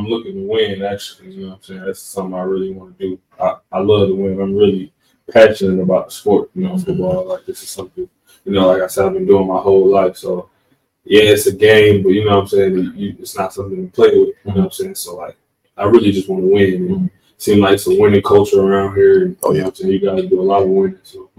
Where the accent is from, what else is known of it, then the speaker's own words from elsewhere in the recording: Atlanta, Georgia, United States; I'm from Atlanta. I've been playing football since I was like 6 years old.